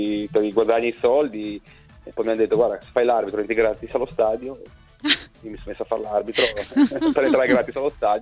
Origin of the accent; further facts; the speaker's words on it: Genoa, Liguria, Italy; sono di Genova